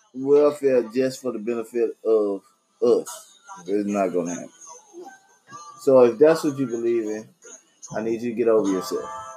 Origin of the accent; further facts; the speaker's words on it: Memphis, Tennessee, United States; I'm from Memphis.